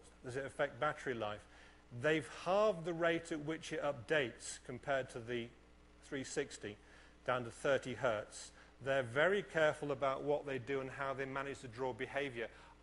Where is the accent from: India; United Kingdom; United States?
United Kingdom; England; I'm tall and I'm English, so I'm trustworthy.